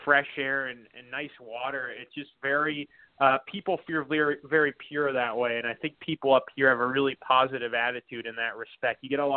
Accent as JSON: {"language": "English", "town": "San Diego", "region": "California", "country": "United States", "tie": "born or raised there", "said": "I grew up in San Diego"}